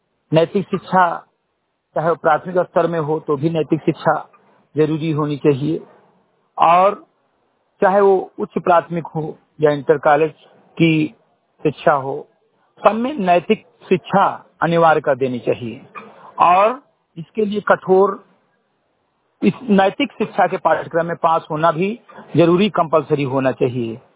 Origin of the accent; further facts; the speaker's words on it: Uttar Pradesh, India; ग्राम सभा समिति कटही विकास खंड मेंदुआ जनपद बहराइच का रहने वाला हूं